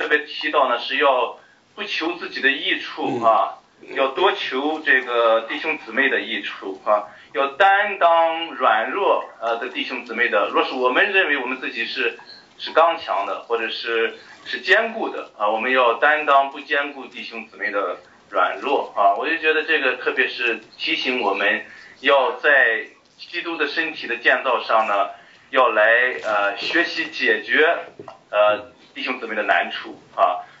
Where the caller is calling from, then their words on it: Newark, New Jersey, United States; 在纽瓦克这边。